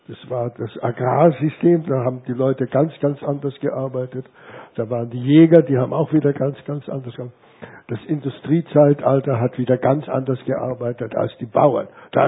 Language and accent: German; Hallstatt, Upper Austria, Austria; dass ich bin in Hallstatt aufgewachsen, nicht geboren